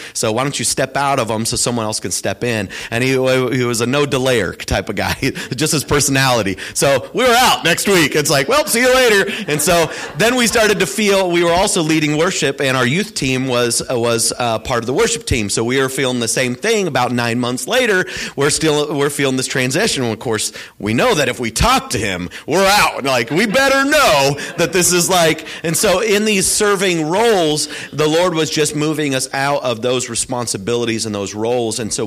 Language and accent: English; Oregon, United States; I'm born and raised in Oregon, mind you.